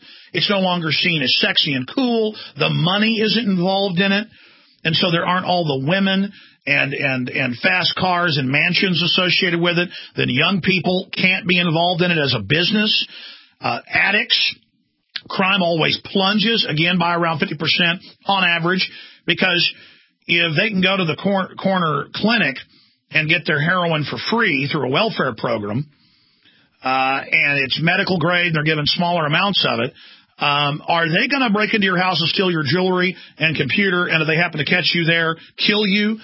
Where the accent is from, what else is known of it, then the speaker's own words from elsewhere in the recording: Dallas, Texas, United States; I remember growing up in Dallas as a teenager and just seeing the crack zombies.